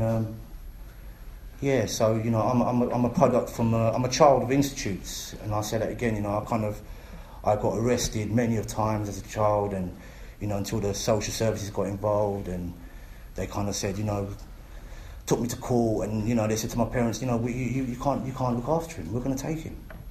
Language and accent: English; London, United Kingdom; I grew up in East End of London on an estate, you know. I come from a good family.